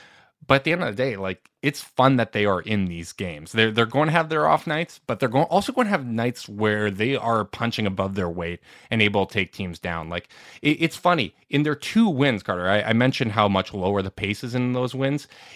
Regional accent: Winnipeg, Manitoba, Canada; We're all from Winnipeg.

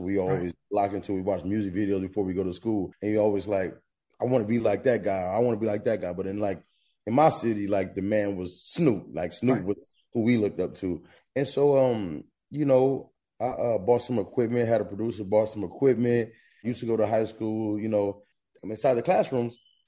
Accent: Long Beach, California, United States

